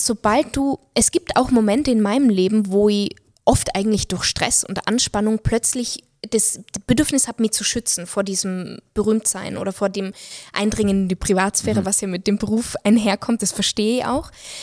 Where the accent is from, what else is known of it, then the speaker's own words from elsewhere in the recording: Innsbruck, Tyrol, Austria; Innsbruck, und also Innsbruck, meine Heimatstadt